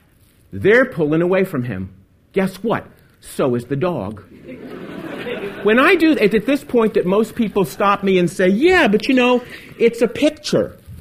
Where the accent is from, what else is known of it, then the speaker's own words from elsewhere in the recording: Arkansas, United States; I'm from Arkansas.